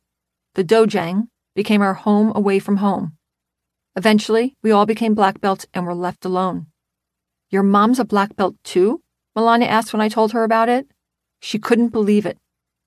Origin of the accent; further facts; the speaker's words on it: New York, United States; With my immediate family of five, I grew up in the Catskills in upstate New York.